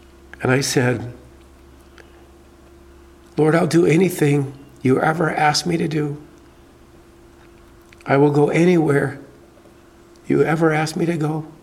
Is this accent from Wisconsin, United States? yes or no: yes; Wisconsin, United States; We finished our year in Cambodia, went back to my home state of Wisconsin